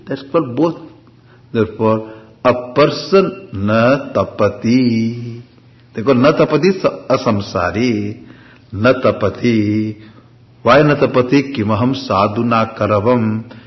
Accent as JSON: {"language": "English", "region": "South India", "country": "India", "said": "I'm from South, understand."}